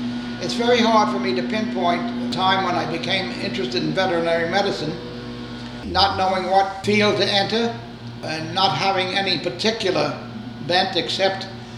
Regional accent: Brooklyn, New York, United States; born there; I was born in Williamsburg, Brooklyn, on 370 Grant Street.

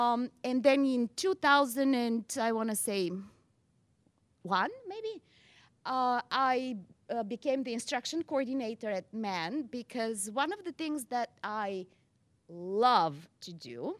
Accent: Bulgaria; moved away as an adult; now in Ithaca, United States; So anyway, I come from Bulgaria. I came to Cornell in 91 to do my PhD in drama.

